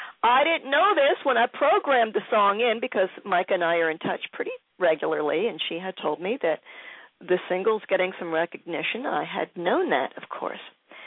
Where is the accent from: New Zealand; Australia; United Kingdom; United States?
United States; Philadelphia, Pennsylvania; my friend Mary might not know this, who lives in Philly, my hometown.